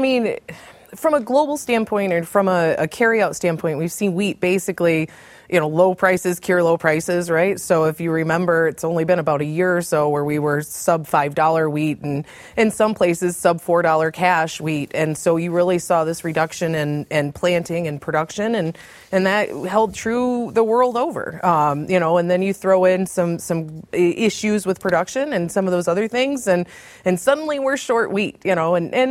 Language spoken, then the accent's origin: English; Michigan, United States; in the soft red wheat areas, my home state of Michigan, you know, we can't buy a string of dry days.